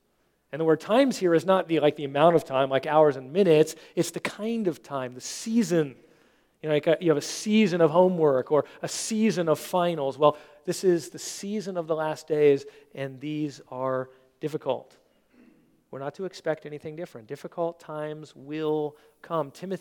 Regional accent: United States; maybe it's because we grew up in America

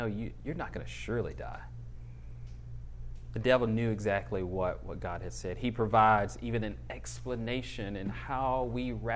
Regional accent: the South, United States; so I'm from the South, and you'll see like old grandparents sitting on the porch

